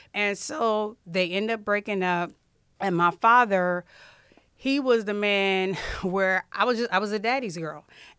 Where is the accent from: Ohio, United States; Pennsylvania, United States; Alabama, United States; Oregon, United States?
Ohio, United States; born there; I was born in Lucas County, but the circumstances of how I got here is a little unique.